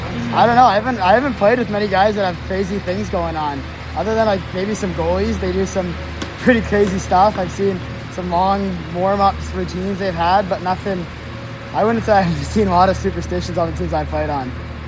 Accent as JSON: {"language": "English", "town": "Kingston", "region": "Ontario", "country": "Canada", "said": "I'm from Kingston."}